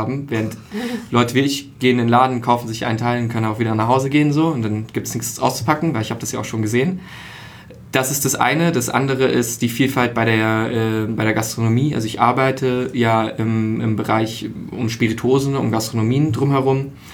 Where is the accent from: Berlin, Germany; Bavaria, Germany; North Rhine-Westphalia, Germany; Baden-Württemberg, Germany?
Berlin, Germany; ich bin Berliner